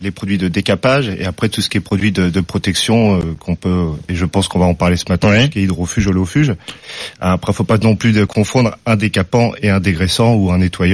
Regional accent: Normandy, France; Je suis normand aussi.

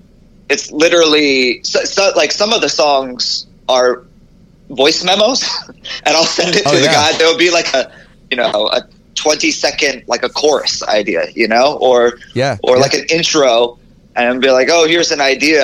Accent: Hawaii, United States; growing up in Hawaii is just such a different place than, like, America.

